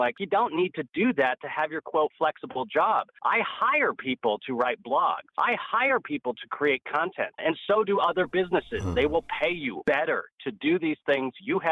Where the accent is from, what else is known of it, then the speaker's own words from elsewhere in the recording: Los Angeles, California, United States; Born and raised in Los Angeles. Shout out to the Glendale homies.